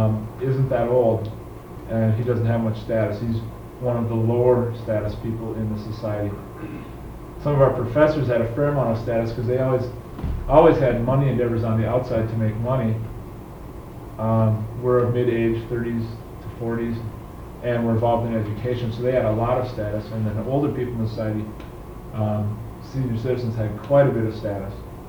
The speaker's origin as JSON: {"language": "English", "country": "United States", "said": "Being an American, I automatically had money, which put me on a fairly high status level."}